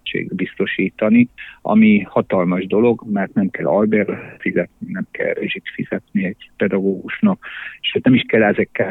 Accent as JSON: {"language": "Hungarian", "region": "Transylvania", "country": "Romania", "said": "erdélyiként Moldvába, Csángóföldre jönni"}